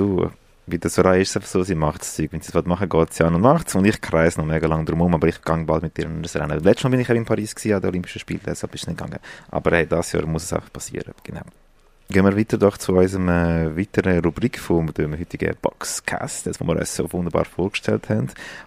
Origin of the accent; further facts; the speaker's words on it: Brazil; Ich bin mit dem Senna aufgewachsen. Als Brasilianer ist es einfach mein absolutes Idol gewesen.